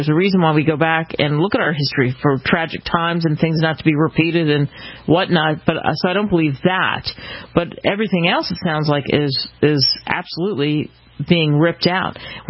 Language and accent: English; Pennsylvania, United States; Yeah, we're talking about where I grew up outside of Philly.